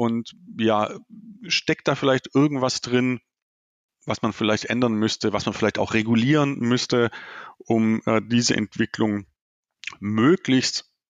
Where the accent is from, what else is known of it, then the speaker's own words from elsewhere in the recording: Baden-Württemberg, Germany; born there; als gebürtiger Schwabe